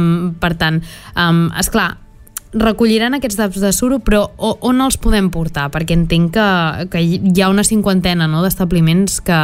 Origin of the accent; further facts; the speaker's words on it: Sant Feliu de Guíxols, Catalonia, Spain; jo sóc de Sant Feliu de Guíxols